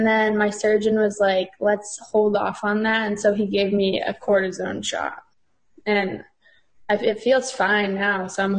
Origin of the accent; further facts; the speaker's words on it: Biddeford, Maine, United States; I am from Biddeford, born and raised.